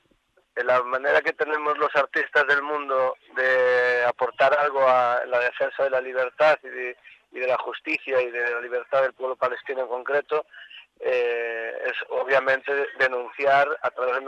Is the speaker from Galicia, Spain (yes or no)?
yes; Lugo, Galicia, Spain; que soy de Lugo, un chaval de Lugo que es payaso